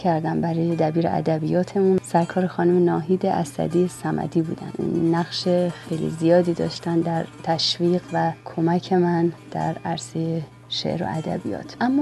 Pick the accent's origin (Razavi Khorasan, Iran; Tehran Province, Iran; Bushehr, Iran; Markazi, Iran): Razavi Khorasan, Iran; Mashhad; born there; بنده روز اول مرداد سال 1355 در شهر مقدس مشهد متولد شدم.